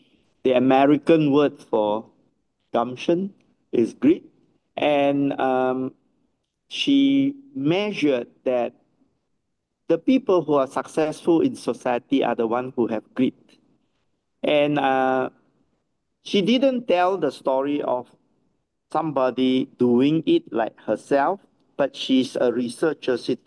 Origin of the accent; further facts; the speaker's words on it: Singapore; For me, growing up in Singapore